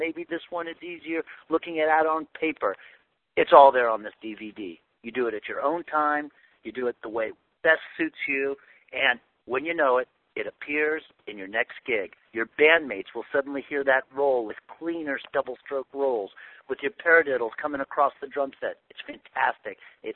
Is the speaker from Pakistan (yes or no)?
no; San Francisco, California, United States; I'm from San Francisco.